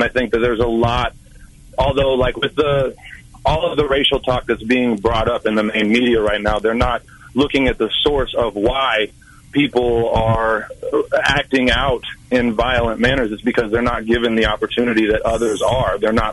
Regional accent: Lawrence, Kansas, United States; I'm actually from Lawrence, Kansas.

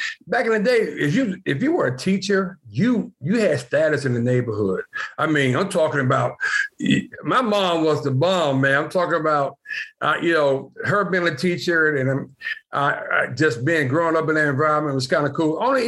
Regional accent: Fairfield, Alabama, United States; We grew up in Fairfield, Alabama, but then we moved over to Bush Hills, which I was in sixth grade.

